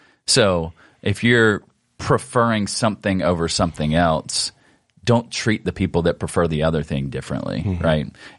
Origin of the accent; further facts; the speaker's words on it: South Carolina, United States; also born or lived in New Orleans; I lived in Louisiana for a while. You know, I'm from South Carolina, but lived in New Orleans. So you get some Cajun accent, maybe bonbon.